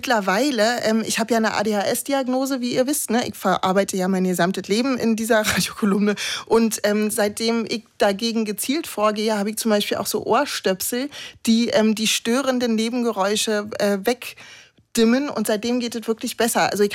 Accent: East Germany, Germany; ich habe auch eine Behinderung und ich komme aus dem Osten

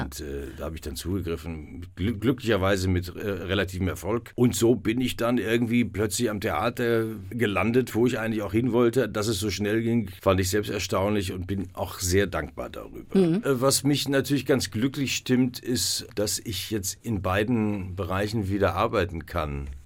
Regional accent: North Rhine-Westphalia, Germany; Ich komme aus dem Ruhrgebiet, das kommt noch dazu.

